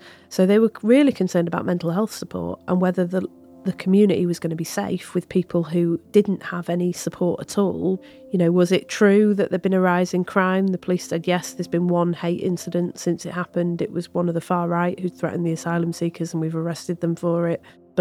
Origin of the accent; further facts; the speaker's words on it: Bury, North West England, United Kingdom; Like where I grew up in Bury, it's a mill town.